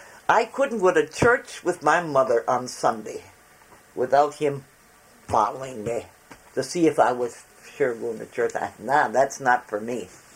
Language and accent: English; Wabino, Wisconsin, United States; born there; I was born in Wabino, Wisconsin, 3/13/31, at 1 o'clock